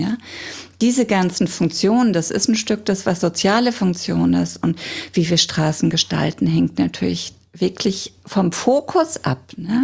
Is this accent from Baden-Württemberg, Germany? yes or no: yes; Freiburg, Baden-Württemberg, Germany; ich komme aus einer Studentenstadt, aus Freiburg